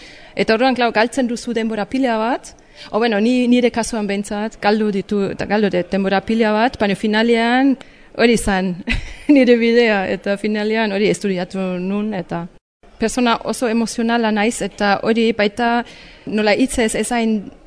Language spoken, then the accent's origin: Basque; Bavaria, Germany; Basque is a second language; now in Getaria, Spain; Getarian bizi naiz orain dela amabost urte. Baina jaio nintzen Alemanian.